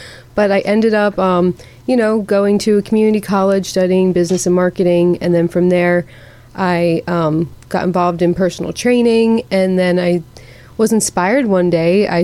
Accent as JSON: {"language": "English", "town": "Langhorne", "region": "Pennsylvania", "country": "United States", "tie": "born or raised there", "also_born_or_lived": "Philadelphia", "moved": "as an adult", "said": "But no, I grew up in Langhorn, Pennsylvania, and I lived there for most of my life until I was 18. I moved to Philadelphia and lived there for a few years"}